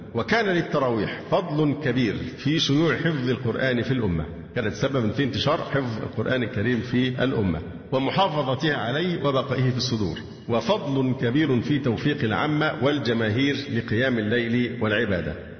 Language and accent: Arabic; Egypt; العادات عندنا في مصر صعبة الحقيقة في موضوع الإفطار، لكن الأوضاع في السعودية الحقيقة أفضل بكثير جدا.